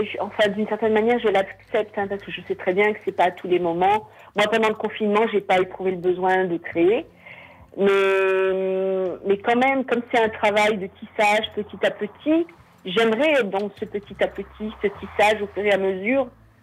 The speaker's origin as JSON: {"language": "French", "country": "France", "tie": "born there", "said": "moi je viens d'une région, je suis née en France, mais dans la région d'où je suis, très peu de gens savaient dire lecture. Je suis la première de la famille à avoir fait des études"}